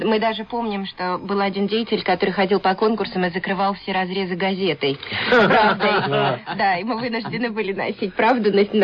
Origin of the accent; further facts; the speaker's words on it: Moscow, Russia; Мы оба из Москвы, и появились первые кружки бального танца.